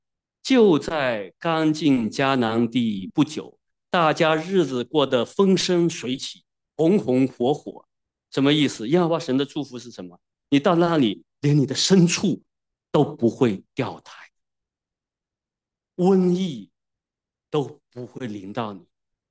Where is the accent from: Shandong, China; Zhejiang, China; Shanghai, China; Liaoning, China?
Zhejiang, China; Wenzhou; 我们温州人说话叫做这个下雨天呢早点脱鞋子